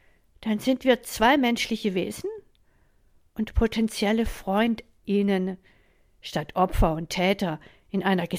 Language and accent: German; Freiburg, Baden-Württemberg, Germany; Ja, ich bin in Freiburg geboren und aufgewachsen.